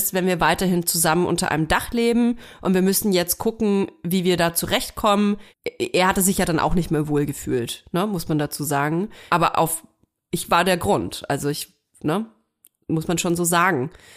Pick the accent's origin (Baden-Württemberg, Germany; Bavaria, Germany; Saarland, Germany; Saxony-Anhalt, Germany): Bavaria, Germany; Ich komme ja aus Franken.